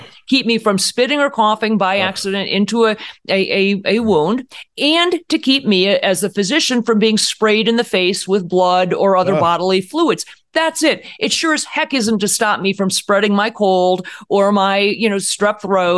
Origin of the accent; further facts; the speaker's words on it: Cleveland, Ohio, United States; I'm from Cleveland. We had the same childhood.